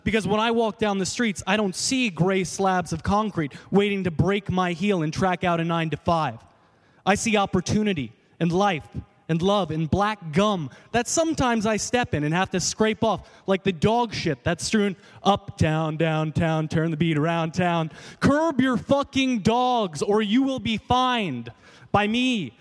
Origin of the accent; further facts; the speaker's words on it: New York City, New York, United States; So this is about the fact that I grew up in New York City, and everyone's always like, oh, that's so rare.